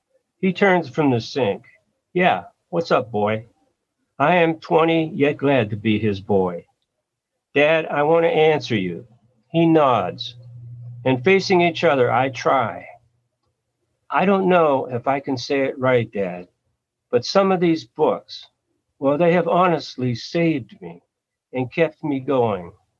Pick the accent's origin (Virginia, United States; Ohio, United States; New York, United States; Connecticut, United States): Ohio, United States; Youngstown; one of the narrators is Youngstown. And so it just hit me that I have been writing about my hometown forever, you know, and I never let my hometown speak.